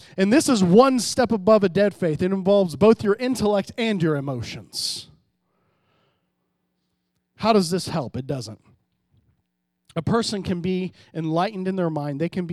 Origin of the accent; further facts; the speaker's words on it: Florida, United States; where I grew up in Florida, we would go to youth, and man, we gave altar calls every week